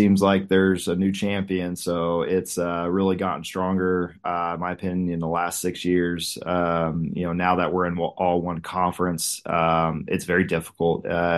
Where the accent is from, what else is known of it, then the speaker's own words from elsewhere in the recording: Houston, Texas, United States; I'm an Astros fan. I grew up in Houston. So I grew up in Houston, and long time Houston fan of everything. Texas Longhorn fan. So it's yeah, I'm Texas through and through